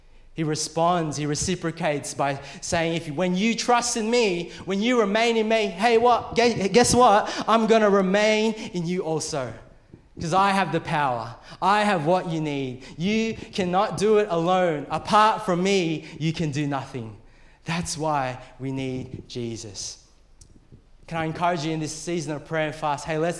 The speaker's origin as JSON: {"language": "English", "country": "Philippines", "said": "I'm Filipino, for those of you who are wondering."}